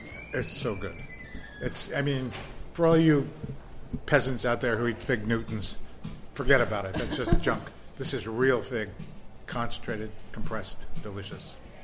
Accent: Yonkers, New York, United States; No, I'm not from Brooklyn. I'm from Yonkers, New York.

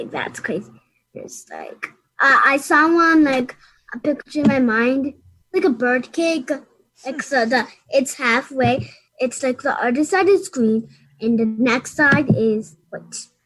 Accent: Hudson, New York, United States; I'm also from Hudson, and I'm 6 years old.

